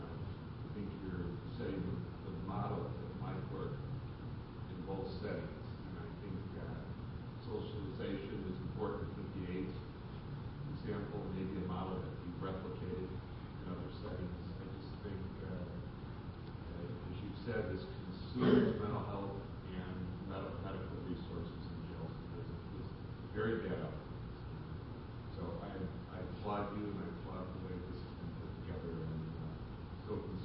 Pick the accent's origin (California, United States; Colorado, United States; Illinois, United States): Illinois, United States; Chicago; from Chicago.